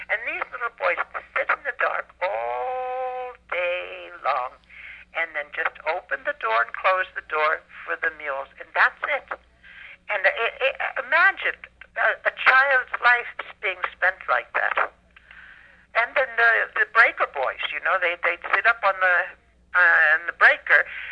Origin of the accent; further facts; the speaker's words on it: Canada; now in Chicago, United States; I lived in Chicago. That's where I lived. I came from Canada, but I lived in Chicago.